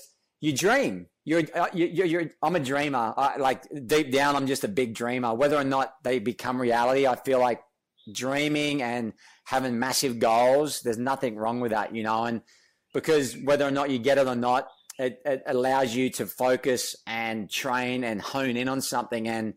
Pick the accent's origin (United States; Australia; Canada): Australia; And I was in this tiny little town in Australia, you know, but I watched the Eddy video and knew about Hawaii